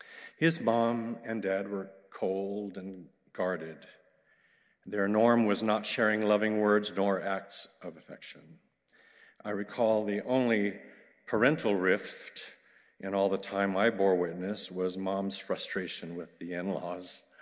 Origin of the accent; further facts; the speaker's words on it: Sapulpa, Oklahoma, United States; Many have heard me crow about how lucky growing up in Sepulpa was if you were a singer, instrumentalist, or dancer even in the 60s and 70s.